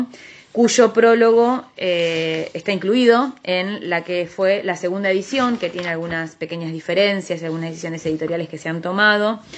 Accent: Choele Choel, Río Negro, Argentina; born there; Nací en Choel Echoel, que quiere decir corazón de palo.

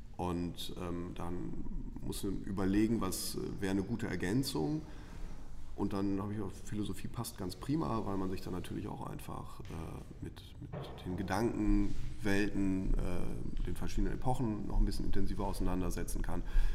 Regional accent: Jülich, North Rhine-Westphalia, Germany; ich bin eigentlich im Rheinland aufgewachsen, in Jülich. Das ist nicht allzu weit entfernt von hier. Mhm. Und habe da auch die ersten 19 Jahre meines Lebens verbracht

